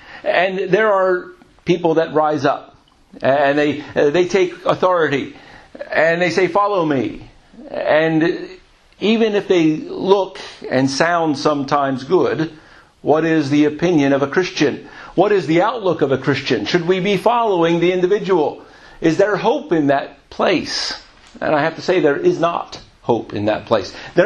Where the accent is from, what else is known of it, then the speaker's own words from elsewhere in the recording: United States; moved away as an adult; now in United Kingdom; I'm an American. I come from the U.S. I'm also now a British citizen. But you can tell by my voice, right? That's where I grew up. I spent the first 40 years of my life in that country.